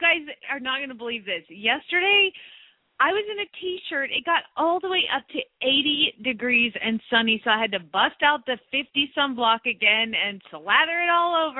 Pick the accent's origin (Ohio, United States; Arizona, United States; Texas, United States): Arizona, United States; Phoenix; from Phoenix, Arizona, in a normal chair.